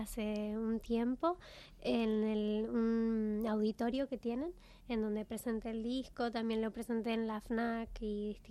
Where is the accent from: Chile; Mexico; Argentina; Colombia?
Argentina; Buenos Aires; also born or lived in Spain; Sí, nací en Buenos Aires y ahí empecé a formarme desde adolescente